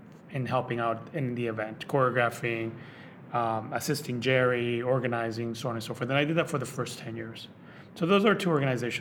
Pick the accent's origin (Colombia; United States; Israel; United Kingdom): Colombia; You know, I grew up in Colombia in a very, very poor town, and I'm an immigrant.